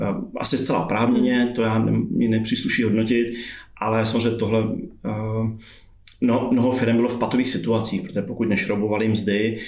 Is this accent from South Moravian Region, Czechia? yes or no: yes; Brno, South Moravian Region, Czechia; S tím, že jsme vlastně Brňáci, posledních 10 let fungujeme v Brně